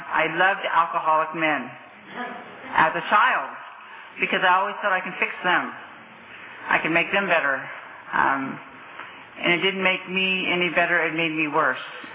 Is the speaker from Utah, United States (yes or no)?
yes; Porterville, Utah, United States; I'm an alcoholic, and I'm from Porterville. Not Springville.